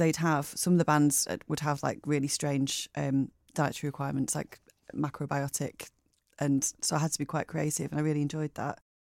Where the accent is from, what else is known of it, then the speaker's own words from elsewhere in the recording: Greenmount, North West England, United Kingdom; Well, we lived outside of Bury, so more on the sort of, it was Greenmount, so up towards, or Hawkshire rather, up towards Ramsbottom and Bolton that way. So it was a little bit countrified.